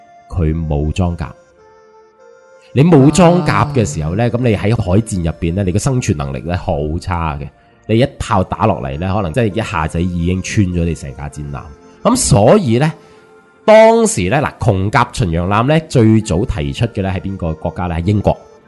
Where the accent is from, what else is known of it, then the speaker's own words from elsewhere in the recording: Guangdong, China; 可以话我哋广东人咧，其实真系好威